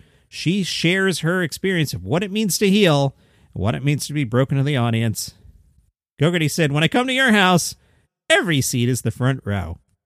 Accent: New York City, New York, United States; And I say aunt because I'm from New York City.

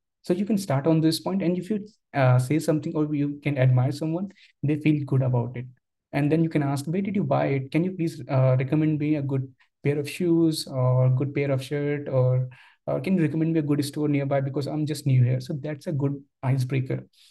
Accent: India; Because sometimes what we feel is, especially as an Indian, that we don't know how to start the conversation.

